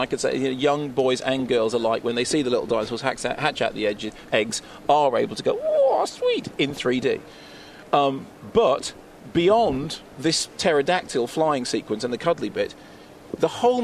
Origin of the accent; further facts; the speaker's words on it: Barnet, London, United Kingdom; clearly I'm from Barnet rather than the Bronx.